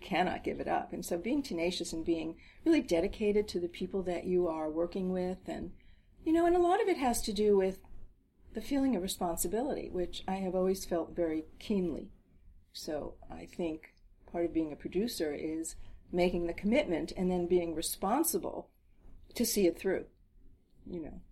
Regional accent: New Jersey, United States; my parents always loved musical theater, and we grew up in New Jersey.

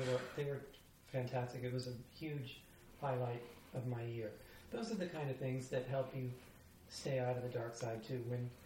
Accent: Miami, Florida, United States; Yeah, which is my hometown.

